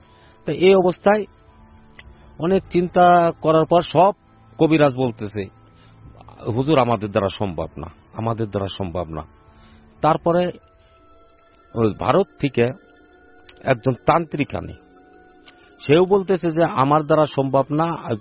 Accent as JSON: {"language": "Bangla", "town": "Faridpur", "region": "Dhaka Division", "country": "Bangladesh", "tie": "born or raised there", "said": "আমার বাড়ি ফরিদপুর টাবাখোলা লেকপার।"}